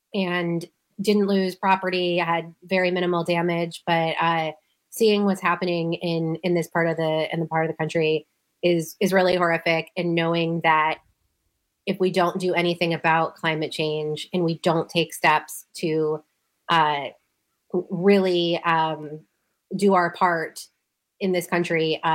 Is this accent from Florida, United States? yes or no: yes; Florida, United States; also born or lived in Western North Carolina; Growing up in Florida and living most of my life there, I'm no stranger to the devastation of hurricanes.